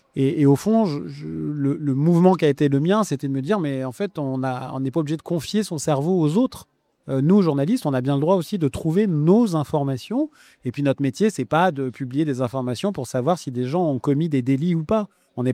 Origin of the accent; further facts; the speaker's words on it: Lyon, Auvergne-Rhône-Alpes, France; born there; J'ai commencé le journalisme à 18 ans à Lyon, où je suis né, en effet, à Lyon Figaro.